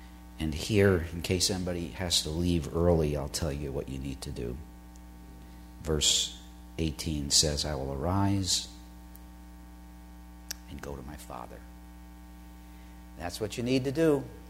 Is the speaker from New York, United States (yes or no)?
yes; Brooklyn, New York, United States; also born or lived in Williamsburg, Brooklyn; just turned 4 years old when my parents moved from Williamsburg, Brooklyn, to Coney Island, Brooklyn. I grew up on the Midway.